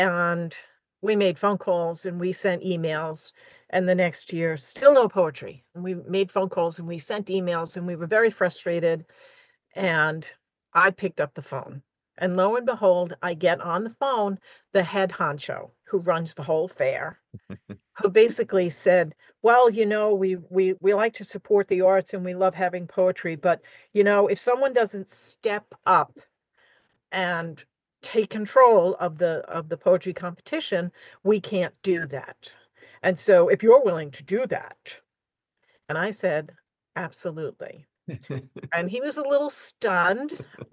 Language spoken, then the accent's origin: English; Westbury, New York, United States; now in East Meadow, United States; I grew up in Westbury, went through Coplay School District, and got married at 22 and moved one whole town over to East Meadow.